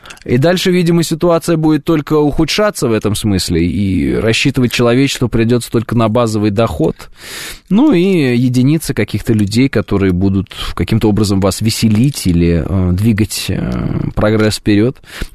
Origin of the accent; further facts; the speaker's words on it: Russia; куда бы я поехал бы из России, понимаю, что все остальные страны, они наполнены теми же самыми проблемами, что и наша страна